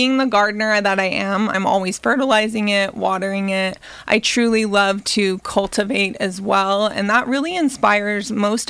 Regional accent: California, United States; But for me, growing up in California meant growing up with an absolute ton of sunshine and time spent outside.

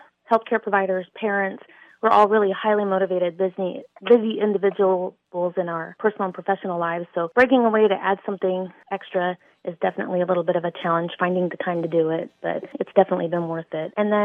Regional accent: Bremen, Kansas, United States; I'm from Bremen, Kansas, but Hanover Hospital sponsored me for the program.

